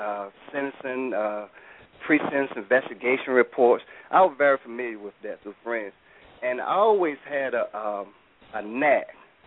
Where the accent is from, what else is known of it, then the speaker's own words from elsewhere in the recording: North Carolina, United States; I was growing up in North Carolina. I had friends that got in trouble.